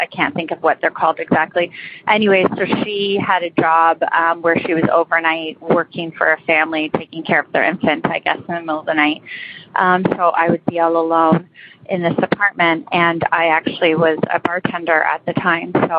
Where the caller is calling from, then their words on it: Toronto, Ontario, Canada; I'm calling from Toronto.